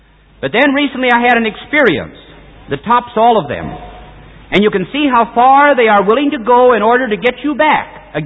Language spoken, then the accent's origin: English; United States; As an American, I hate communism.